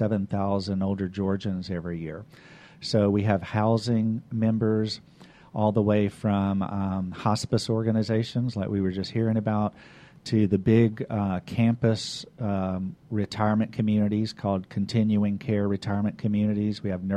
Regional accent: Huntsville, Alabama, United States; also born or lived in Panama City, Florida; Well, I was born in Panama City, Florida, raised in Huntsville, Alabama, have lots of various education.

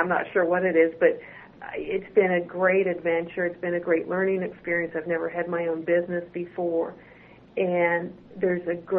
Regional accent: Canada; moved away as an adult; now in United States; I was born and raised in Canada and schooled in Canada as well, which included nursing school. And then I transitioned to the States, took the leap from Canada down to New Orleans

